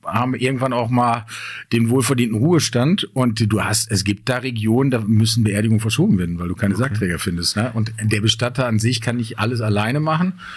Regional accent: Bottrop, North Rhine-Westphalia, Germany; now in Münster, Germany; Bottrop bleibt meine Heimatstadt, wird es auch immer bleiben.

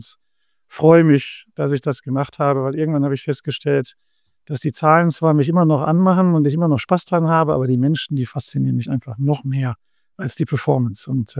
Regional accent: Wesel, North Rhine-Westphalia, Germany; born there; now in Burscheid, Germany; Ich bin im schönen Wesel geboren am Niederrhein, bin seit vielen, vielen Jahren aber begeisterter Burscheider. Das ist in der Nähe von Köln. Ich lebe hier mit meiner Familie

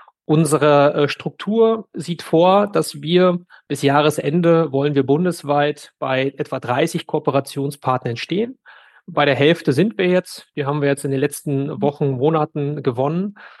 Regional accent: Northern Germany, Germany; wenn ich als Norddeutscher jetzt hier bei den Norddeutschen auf der Couch sitze

